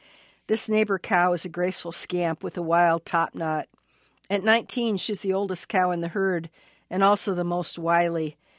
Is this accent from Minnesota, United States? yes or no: yes; Duluth, Minnesota, United States; I'm a writer from Duluth, Minnesota.